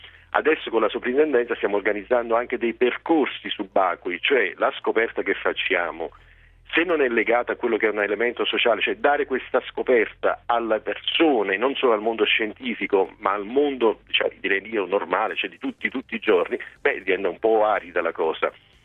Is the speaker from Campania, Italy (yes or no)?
yes; Pozzuoli, Campania, Italy; Io sono di Pozzuoli, quindi ho vissuto sempre con l'archeologia, diciamo, proprio di fronte casa.